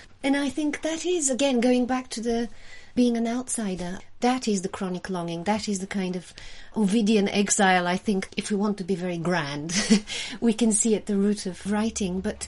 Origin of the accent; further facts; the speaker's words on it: Bulgaria; English is a second language; I definitely felt growing up in Bulgaria, you know, even as a child, feeling I was born in the wrong place, I was living in the wrong place.